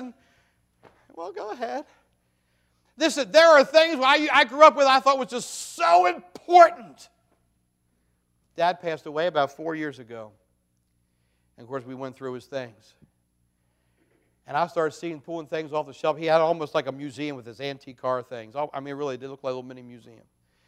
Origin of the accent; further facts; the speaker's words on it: Maryland, United States; When I grew up down in Maryland, all the local churches would have